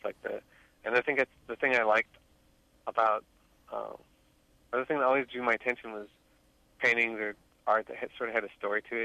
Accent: Lexington, Missouri, United States; now in St. Louis, United States; I grew up in Lexington, Missouri. It's like a small town outside of Kansas City here in Missouri. I grew up there, and then we moved to St. Louis, like my last year of high school, and I've lived here ever since.

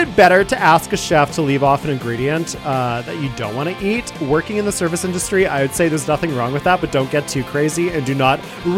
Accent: Canada; That is radical as a Canadian to say.

